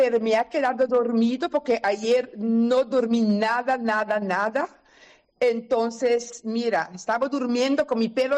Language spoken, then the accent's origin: Spanish; Curaçao; Decimos curazoleño, pero entre nosotros decimos Judy Corsou, que es que somos hijos de Curazao. Somos clase aparte.